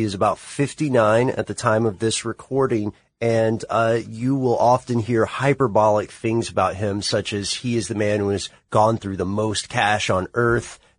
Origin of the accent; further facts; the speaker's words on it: United States; Now, Scott, you and I come from the United States, so we don't have legally speaking, have a royal family.